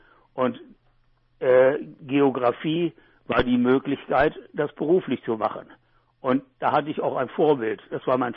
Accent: Elbing, Warmian-Masurian Voivodeship, Poland; born there; ich wurde im Januar 1942 in Elbing in Westpreußen geboren.

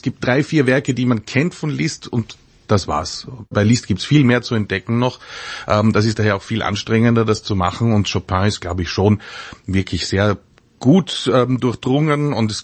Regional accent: Vienna, Austria; was ich als Wiener jetzt wieder sagen muss

